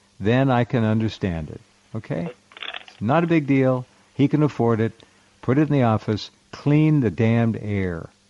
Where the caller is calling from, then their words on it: Oregon, United States; Well, I'm 8 miles from California in the mountains.